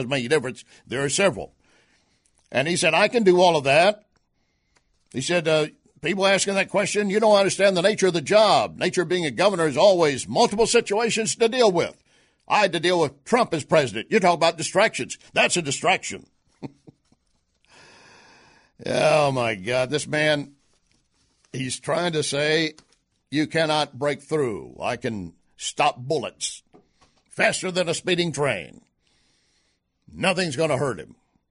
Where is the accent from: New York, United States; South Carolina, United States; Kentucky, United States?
New York, United States; You know, I'm a New Yorker. I can do everything.